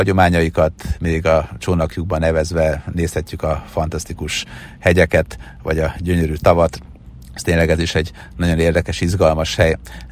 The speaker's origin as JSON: {"language": "Hungarian", "country": "Hungary", "tie": "born or raised there", "said": "nyilván itt lakom"}